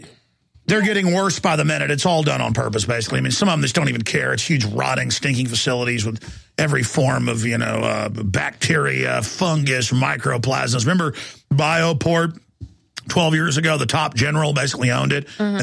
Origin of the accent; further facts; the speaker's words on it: Dallas, Texas, United States; even though I knew cops when I was growing up in Dallas who were drug dealers.